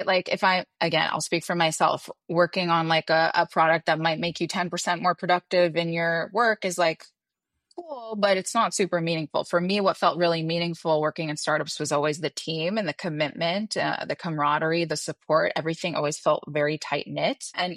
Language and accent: English; Montreal, Quebec, Canada; So I'm actually from Montreal, Canada. Grew up there, born and raised. Went to college there.